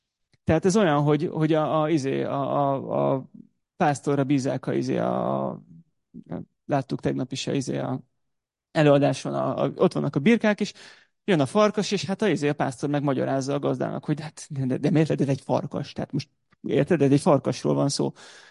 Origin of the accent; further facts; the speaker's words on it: Hungary; now in United Kingdom; Nekem az, hogy én magyar vagyok, amikor kiköltöztünk Angliába, akkor erősült föl bennem. Egyébként szerintem én hazafias nevelést kaptam iskolában, főleg vidéken jártam suliba